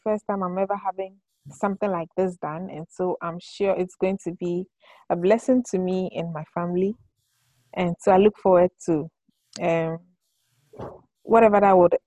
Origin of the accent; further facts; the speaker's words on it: Accra, Greater Accra, Ghana; So I was born in Accra, Ghana, at a place called Mamobi. Okay, so Mamobi, I wasn't born in Mamobi, I was born in Kotobabi. Then we lived in Kotobabi for a long while